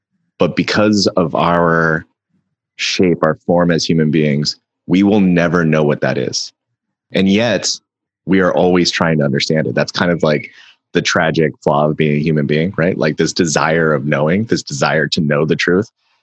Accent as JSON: {"language": "English", "town": "Seattle", "region": "Washington", "country": "United States", "tie": "born or raised there", "also_born_or_lived": "Virginia", "said": "So I was actually born in, I was born in Virginia when my dad was in the military. And then we moved up here when I was about two, to Seattle."}